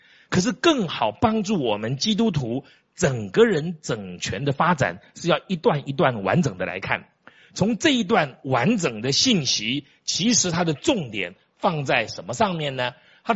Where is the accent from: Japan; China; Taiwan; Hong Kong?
Taiwan; 我们台湾人